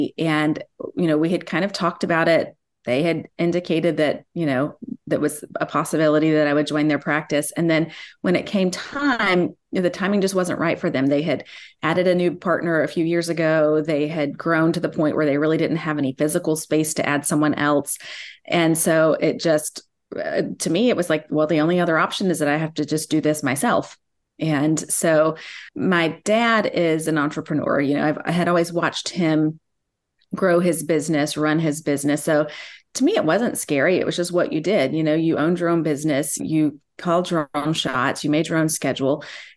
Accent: Alabama, United States; Well, I am an Alabama native, which some people can pick up right away with my accent and some people can't. So who knows what you'll think. Born and raised in South Alabama near the beach

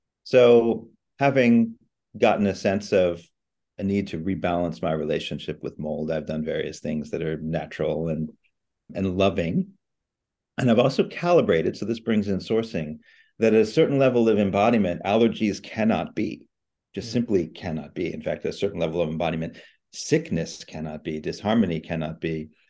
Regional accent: Australia; I come from Australia

